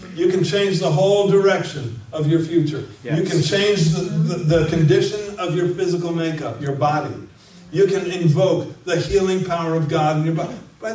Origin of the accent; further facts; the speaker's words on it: Connecticut, United States; And Lori and I grew up in the Connecticut area, and we used to go down to Mystic Harbor, see all the clipper ships.